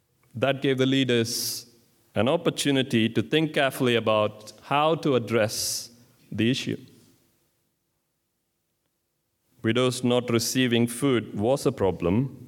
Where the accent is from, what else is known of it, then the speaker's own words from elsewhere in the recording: India; So yeah, growing up in India